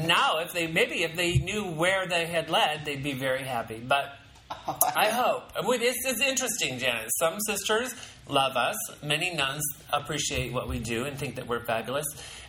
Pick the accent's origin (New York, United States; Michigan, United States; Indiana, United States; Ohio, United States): Michigan, United States; Grand Rapids; born there; So I was born in Grand Rapids, Michigan. I was raised Catholic. I went to public high school, but I did go to a private Catholic college.